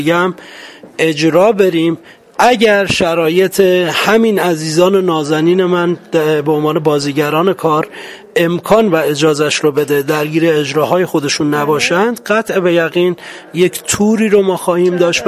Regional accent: Iran; شاید ما به عنوان یک ایرانی، یک حس ناسیونالیستی، یک حس اعتقادی، تعلقات خاطرمون به یک سرزمینی به نام ایرانه

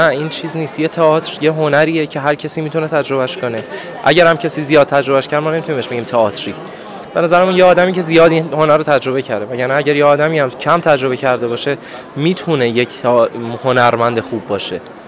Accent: Isfahan, Iran; ببینید، متاسفانه من اصفهانی هستم و توی اصفهان ما قانون ارشاد جداگانه داریم

